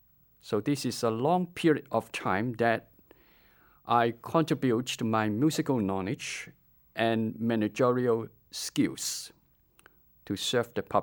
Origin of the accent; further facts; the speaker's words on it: Hong Kong; I grew up in Hong Kong at a time when Hong Kong was still a British colony.